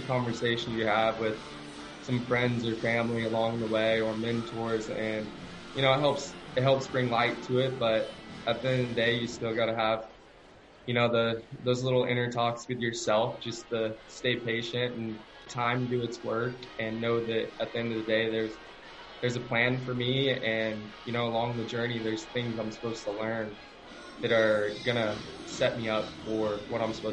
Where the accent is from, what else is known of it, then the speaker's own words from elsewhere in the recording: Texas, United States; I'm from Texas, went to school at Arkansas, so I'm a Southern kid, never been this far up north until being in Maryland.